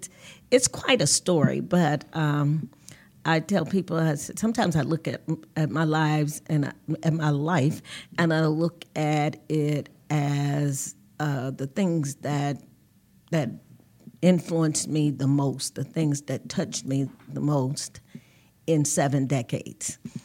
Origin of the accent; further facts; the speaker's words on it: Cincinnati, Ohio, United States; Well, I am from Cincinnati. I'm a Cincinnatian, and I've been here all of my life.